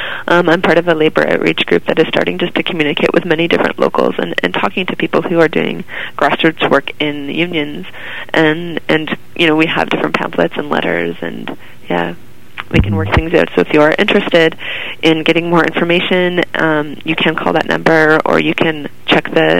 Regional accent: Kitchener, Ontario, Canada; I grew up in Kitchener area, and recently when I was on the caravan, I went back to Kitchener

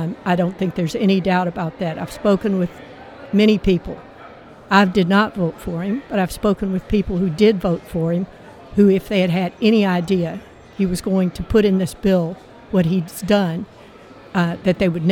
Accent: Stevens Point, Wisconsin, United States; I'm from Stevens Point, Wisconsin, 120 miles north of here.

